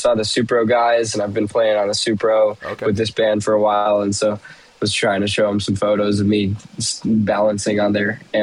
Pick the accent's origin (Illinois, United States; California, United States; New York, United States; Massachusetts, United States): Illinois, United States; Lake Villa; Lake Villa, Illinois. It's about 45 minutes north of the city of Chicago.